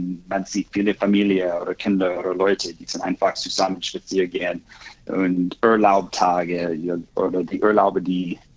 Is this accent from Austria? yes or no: no; Texas, United States; German is a second language; now in Germany; ich komme aus Texas.